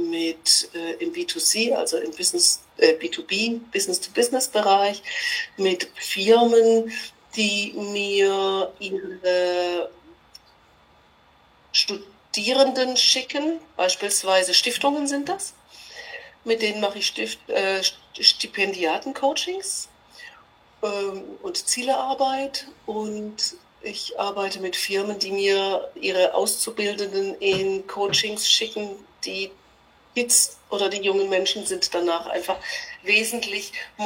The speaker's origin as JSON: {"language": "German", "region": "Hesse", "country": "Germany", "said": "Ich komme aus dem Mittelpunkt von Deutschland. Ich glaube, es ist der geografische Mittelpunkt von Deutschland. Gambacher Kreuz, da wo sich die Nord-Süd-Achse kreuzt, 40 Kilometer nördlich von Frankfurt in Hessen. Lich genau genommen."}